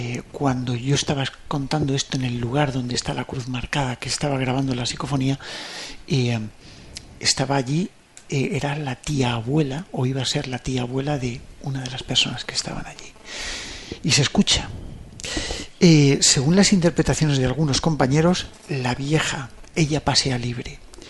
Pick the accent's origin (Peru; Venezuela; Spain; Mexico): Spain; Alicante, Valencian Community; Resulta que los motores se fabrican en mi tierra, en Alicante, se fabricaban.